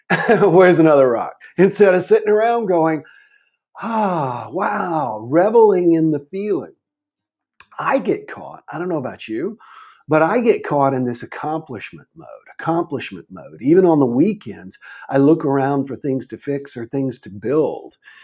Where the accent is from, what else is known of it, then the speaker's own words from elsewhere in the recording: Manning, South Carolina, United States; born there; also born or lived in Charlotte / Seattle / Kansas City; now in Key Largo, United States; I was born in Manning, South Carolina, actually, and then I moved to Charlotte, North Carolina, Seattle, Washington, back to South Carolina, to North Carolina several times.